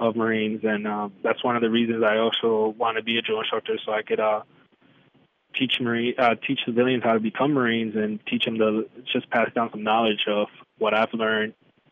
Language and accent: English; Connecticut, United States; now in San Diego, United States; it really reminds me of home a little bit, and growing up in Connecticut, how cold the winters get.